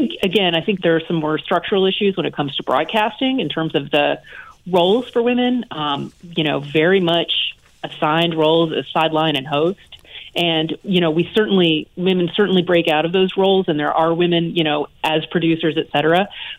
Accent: the South, United States; I was raised in the South, and I'm pretty sure that I might have been the only person rooting for Billie Jean in my immediate surroundings.

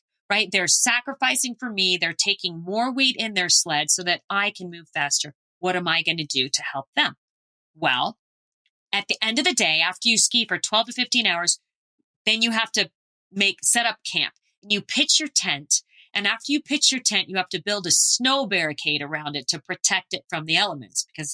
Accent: Phoenix, Arizona, United States; I grew up in Phoenix and I never got to do that.

